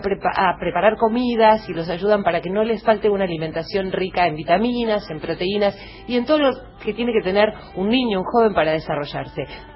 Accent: San Antonio de Areco, Buenos Aires Province, Argentina; Y yo soy de San Antonio de Areco.

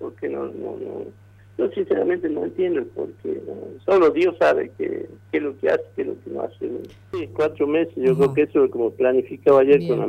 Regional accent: Tartagal, Salta, Argentina; born there; Yo nací, como lo dije, en Tartagali.

